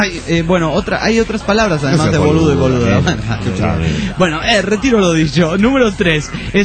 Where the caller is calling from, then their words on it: Torreón, Coahuila, Mexico; Soy de Torreón, Coahuila, y tengo muy pocos días de oírlo.